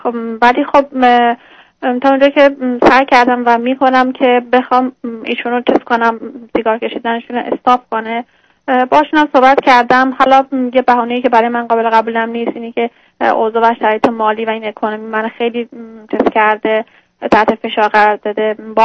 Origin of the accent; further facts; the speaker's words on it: Iran; moved away as an adult; من 32 سالمه. الان یک سالی است که از ایران اومدم اینجا.